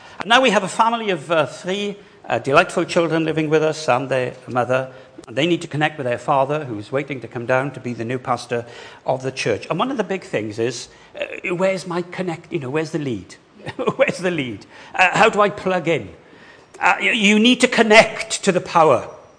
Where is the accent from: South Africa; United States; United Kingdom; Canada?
United Kingdom; Wales; I'm Baptist. I'm Welsh Baptist.